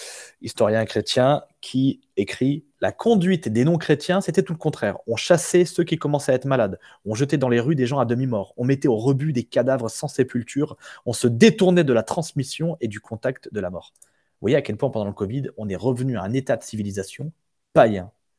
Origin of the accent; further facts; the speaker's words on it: Nice, Provence-Alpes-Côte d'Azur, France; on le voit un peu chez moi en Provence, à Nice